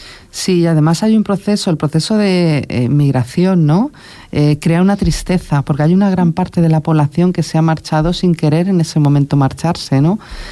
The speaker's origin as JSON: {"language": "Spanish", "town": "Velilla de San Antonio", "region": "Community of Madrid", "country": "Spain", "tie": "born or raised there", "moved": "yes", "lives_now": "Fuerteventura, Spain", "said": "Velilla de San Antonio fue mi pueblo, un pueblo chiquitito, y le tengo muchos recuerdos"}